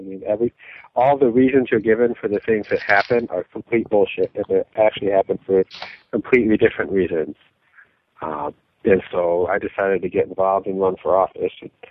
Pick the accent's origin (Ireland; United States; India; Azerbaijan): United States; Rochester, New York; born there; Rochester. So I live in Rochester. I was born in Rochester and Highland Hospital.